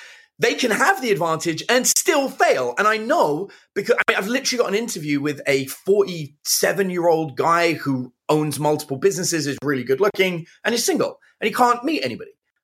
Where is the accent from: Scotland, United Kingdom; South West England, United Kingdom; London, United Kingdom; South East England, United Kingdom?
London, United Kingdom; accent: Cockney; I grew up in East side of London. So East London, I'm a Cockney. My accent has been masked. So again, that's a mask, because most Americans can't understand my natural accent. So I've learned this accent as an alternate version.